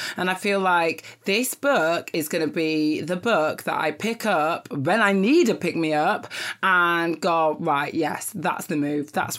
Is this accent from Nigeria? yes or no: yes; Nigeria; you know, I'm Nigerian